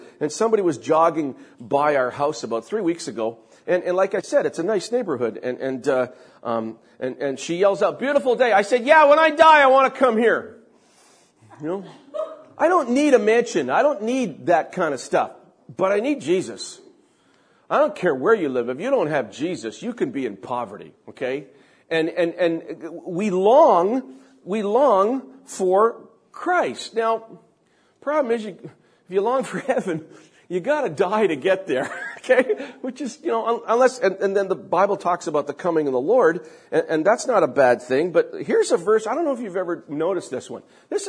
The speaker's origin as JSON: {"language": "English", "country": "Canada", "said": "I'm a follower of Christ first. I'm a citizen of heaven first. Then I'm a Canadian."}